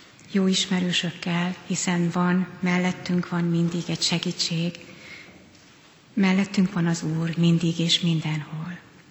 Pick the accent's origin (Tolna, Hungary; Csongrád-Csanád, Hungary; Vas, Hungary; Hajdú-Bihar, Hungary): Hajdú-Bihar, Hungary; Debrecen; born there; now in Kecskemét, Hungary; Debrecenben születtem, és ott is lettem megkeresztelve. Kecskemétre férjemmel együtt kerültünk.